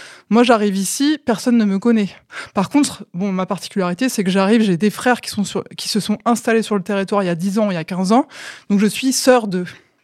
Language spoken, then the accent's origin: French; Hauts-de-France, France; j'ai grandi en Picardie. Maintenant, je m'intègre. Enfin, j'essaie de me créer une vie sur la Creuse.